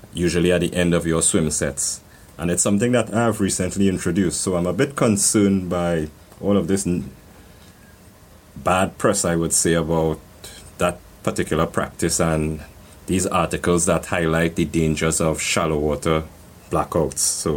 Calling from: Trinidad & Tobago; I'm calling from Trinidad and Tobago, the Twin Island Republic in the Caribbean.

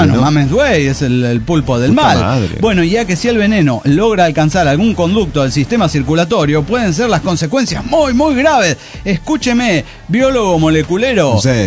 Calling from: Mexico City, Mexico; de Ciudad de México.

